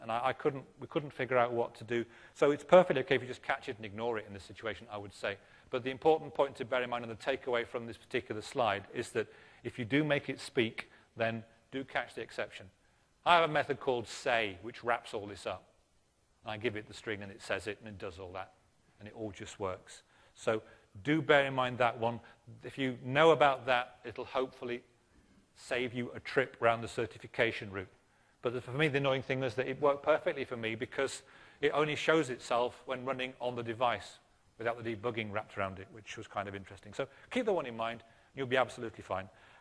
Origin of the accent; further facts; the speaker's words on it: United Kingdom; because I am from Great Britain, who invented speaking and doing things properly, of course.